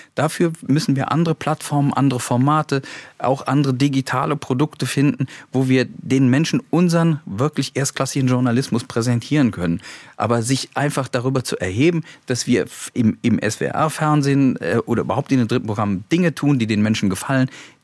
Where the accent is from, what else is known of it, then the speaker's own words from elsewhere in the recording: Eifel, Germany; also born or lived in Hamburg / Mainz / Frankfurt; now in Stuttgart, Germany; Also meine Heimat ist irgendwie die Eifel, aber ein bisschen ist Hamburg Hometown, Mainz ein bisschen, Frankfurt ein bisschen und jetzt arbeiten wir in Stuttgart.